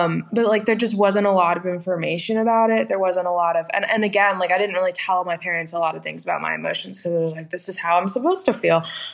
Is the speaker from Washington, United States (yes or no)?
no; Winston-Salem, North Carolina, United States; So I grew up in Winston-Salem, which is like a really small town in North Carolina.